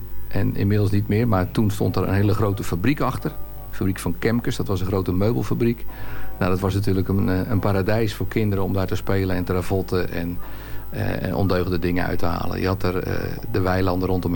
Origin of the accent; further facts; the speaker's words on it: Waddinxveen, South Holland, Netherlands; ik ben dus geboren en getogen in Waddinxveen al 64 jaar geleden aan de Jan Dorkerskade. En daar heb ik ook een heel lang deel van mijn leven gewoond op de Jan Dorkerskade.